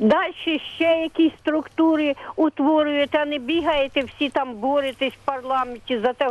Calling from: Kyiv, Ukraine; Я із Києва вам дзвоню.

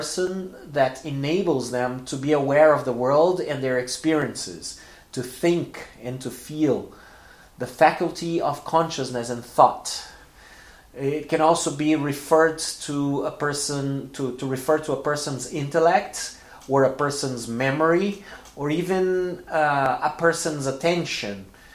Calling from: Porto Alegre, Rio Grande do Sul, Brazil; English is a second language

